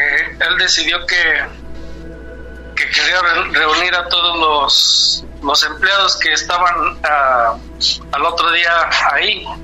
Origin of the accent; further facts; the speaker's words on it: Tecozautla, Hidalgo, Mexico; porque soy de un pueblito en Tecozautla.